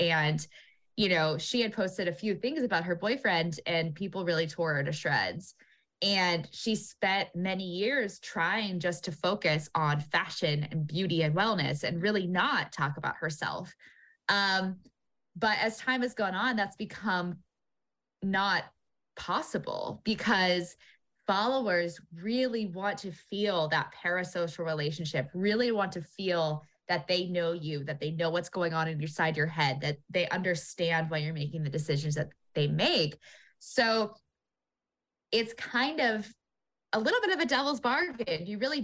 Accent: West Coast, United States; now in US East Coast; I grew up on the West Coast, so I'm very familiar with the LDS church, but since moving out to the East Coast

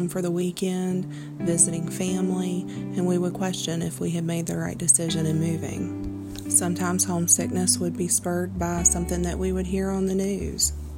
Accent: Point Pleasant, West Virginia, United States; I'm from Point Pleasant, West Virginia, which is located in Mason County.

